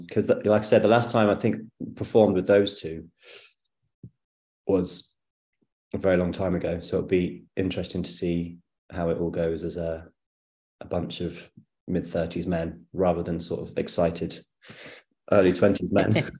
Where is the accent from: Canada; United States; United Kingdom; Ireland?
United Kingdom; Bath, South West England; because I grew up in Bath, which is just next door to Bristol.